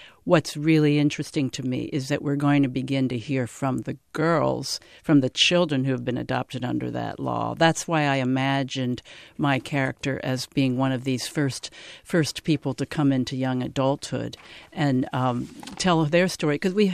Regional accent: Pennsylvania, United States; I was raised in Pennsylvania. I don't speak Mandarin. And yet, you know, I consider myself very Chinese.

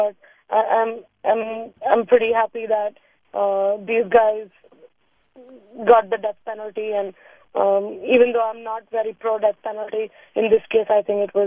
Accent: Mumbai, Maharashtra, India; moved away as an adult; now in San Mateo, United States; Being an Indian citizen, and I'm 26, I came to the U.S. 5 years ago to get my master's degree. I'm working in San Mateo right now. Being from Bombay

